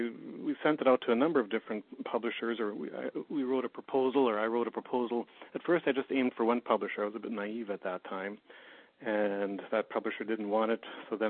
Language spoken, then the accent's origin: English; Canada; and I'm a Canadian